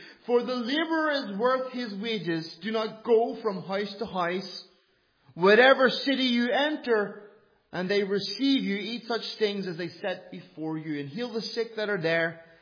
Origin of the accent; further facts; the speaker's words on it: Ireland; I told you I'm an Irishman. And for me, not greeting people is really rude.